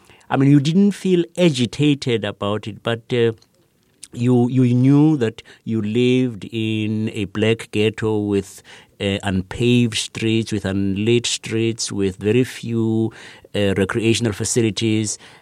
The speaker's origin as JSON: {"language": "English", "town": "Johannesburg", "region": "Gauteng", "country": "South Africa", "tie": "born or raised there", "said": "I grew up in the province called the Transvaal, which is one of the four provinces of the Republic of South Africa, mainly in and around Johannesburg."}